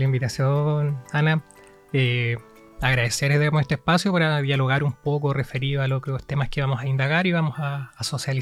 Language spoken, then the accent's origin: Spanish; Coelemu, Ñuble, Chile; now in Chillán, Chile; si bien yo ya llevo tiempo en Chillán, yo provengo de la zona de Coelemu, que es una localidad que está a una hora de Chillán.